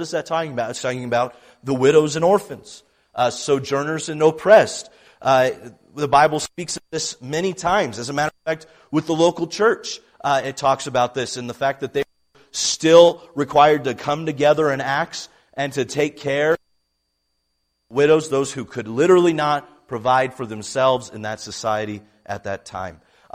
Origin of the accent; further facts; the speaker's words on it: Utah, United States; I only know this because I grew up in Utah.